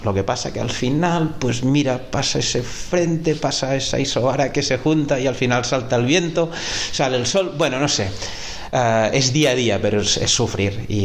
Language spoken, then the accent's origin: Spanish; Palamós, Catalonia, Spain; Palamós, porque yo soy de Palamós